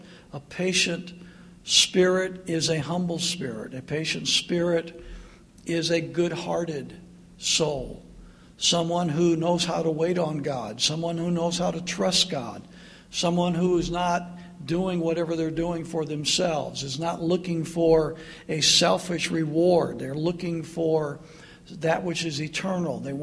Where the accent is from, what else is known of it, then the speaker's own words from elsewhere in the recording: Indiana, United States; moved away; Every year after I moved south, whenever my family and I would go back to my hometown in northern Indiana, when I hit the Indiana border coming out of Kentucky